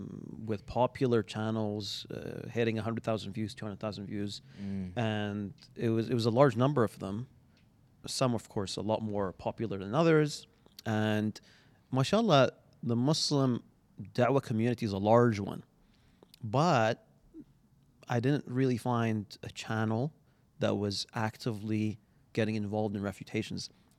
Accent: Bahrain; because I'm from Bahrain

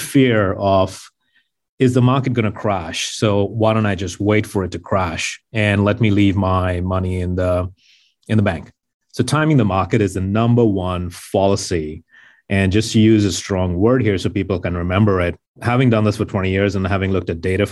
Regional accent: Mumbai, Maharashtra, India; For me, growing up in Mumbai, having that fear of being on the streets

